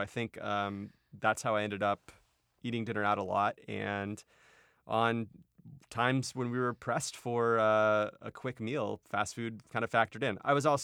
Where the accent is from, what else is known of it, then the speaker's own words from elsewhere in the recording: Houston, Texas, United States; I grew up in Texas where car culture kind of reigns supreme.